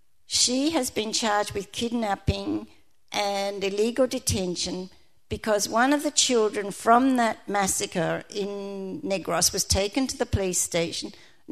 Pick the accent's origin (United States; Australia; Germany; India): Australia; So I think as Australians we have a lot to look at here